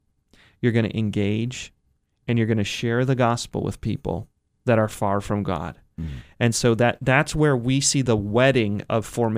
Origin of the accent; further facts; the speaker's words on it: Ohio, United States; I'm from Northeast Ohio